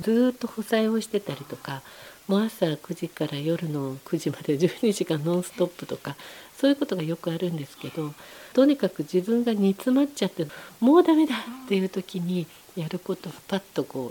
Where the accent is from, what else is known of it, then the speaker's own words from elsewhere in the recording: Fujisawa, Kanagawa, Japan; 私湘南出身だったんだなっていうことを思い出しまして、やっぱ藤沢に帰ろうと思いましたね。